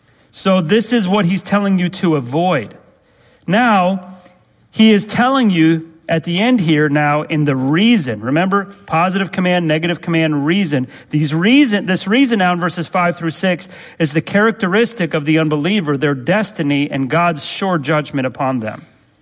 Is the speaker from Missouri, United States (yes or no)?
no; Chicago, Illinois, United States; One of my buddies that I grew up with in Chicago had come to know Christ, and his whole life was radically different.